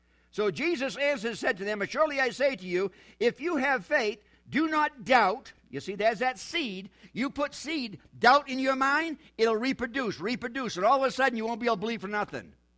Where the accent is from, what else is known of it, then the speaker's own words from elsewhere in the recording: New Hampshire, United States; See, I'm from New Hampshire.